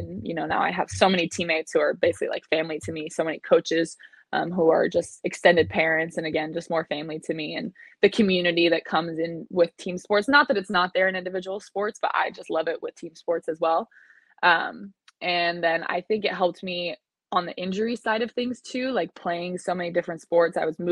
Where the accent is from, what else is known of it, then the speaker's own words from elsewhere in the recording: Scotland, United Kingdom; And I'm like, actually, we're all from Scotland. You just can't tell by my voice that I was born there and I live there, you know?